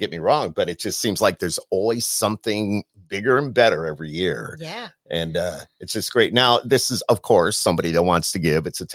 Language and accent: English; Camillus, New York, United States; I grew up in Camillus, so I'm very familiar with it.